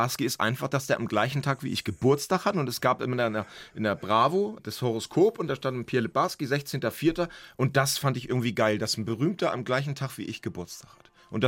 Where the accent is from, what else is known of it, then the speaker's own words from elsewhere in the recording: Northern Germany, Germany; als Norddeutsche muss ich was zu Uli Hoeneß sagen.